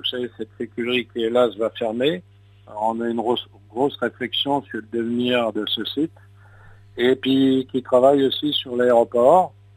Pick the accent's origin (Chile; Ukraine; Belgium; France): France; Haussimont, Grand Est; born there; quand je suis revenu à Haussimont, je suis né à Haussimont, je suis revenu en 92